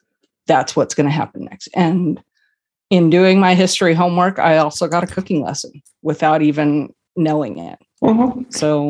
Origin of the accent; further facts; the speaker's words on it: Washington, United States; On my dad's side, I grew up in Eastern Washington, so that's where his family ended up.